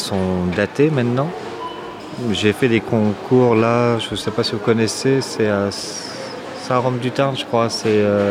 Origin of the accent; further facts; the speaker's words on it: Toulouse, Occitanie, France; De Toulouse.